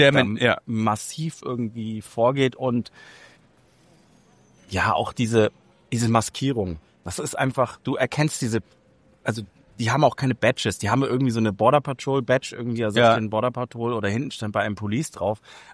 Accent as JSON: {"language": "German", "country": "Germany", "said": "und wir kamen natürlich mit einem anderen Verständnis rein, weil wir kommen aus Deutschland und denken, dass"}